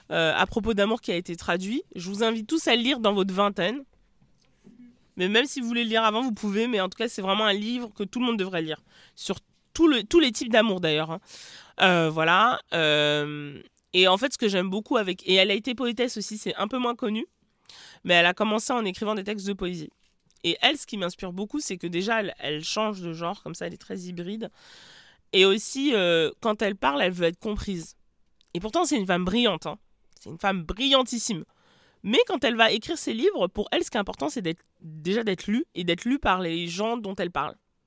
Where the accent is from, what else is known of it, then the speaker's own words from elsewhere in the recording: Cameroon; Moi, je suis camerounaise en plus.